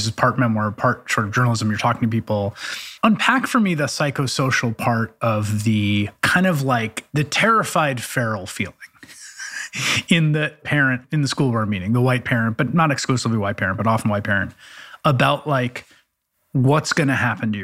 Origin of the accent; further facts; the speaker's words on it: New York City, New York, United States; I've witnessed that firsthand growing up in the Bronx among first generation families, right?